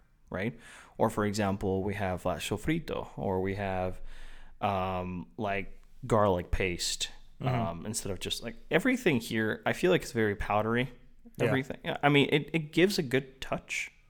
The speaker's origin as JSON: {"language": "English", "country": "Dominican Republic", "tie": "born or raised there", "said": "so we grew up Catholic in the Dominican Republic. The Dominican Republic is one of the most devoted countries when it comes to, like, Catholicism."}